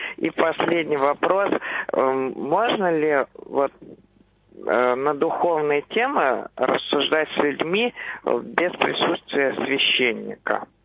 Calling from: Kazan, Tatarstan, Russia; Я звоню из Казани

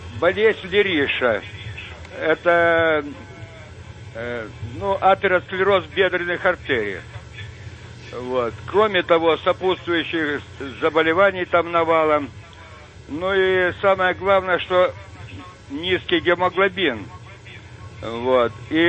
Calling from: Tuapse, Krasnodar Krai, Russia; Я из Туапсе.

